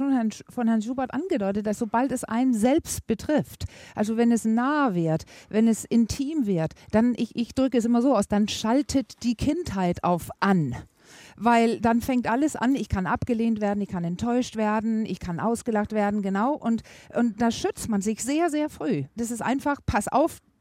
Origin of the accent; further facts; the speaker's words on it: Denmark; Ja, viele denken ja, ich als Dänin, und vielleicht ist da auch was dran